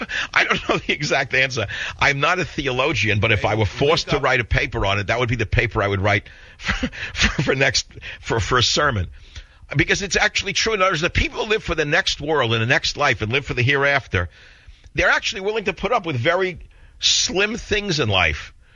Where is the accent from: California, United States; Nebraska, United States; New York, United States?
New York, United States; moved away; I mean, I grew up in New York. I left a long time ago, but I still have a certain pace.